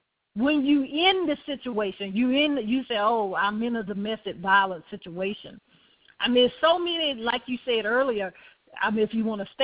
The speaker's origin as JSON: {"language": "English", "region": "the South", "country": "United States", "said": "And, you know, I always say, because I'm from the South"}